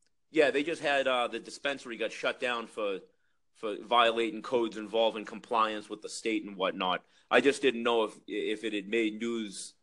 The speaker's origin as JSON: {"language": "English", "region": "Massachusetts", "country": "United States", "tie": "born or raised there", "said": "In the real world, Massachusetts, that's my home state"}